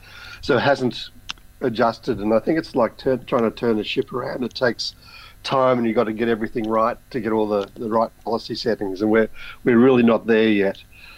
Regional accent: Victoria, Australia; and I'm from Victoria, so really proud that our state is actually going through that treaty process

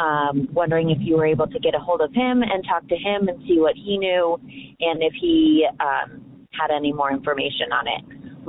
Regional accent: Aurora, Colorado, United States; I am from Aurora, Colorado, and have been following season two.

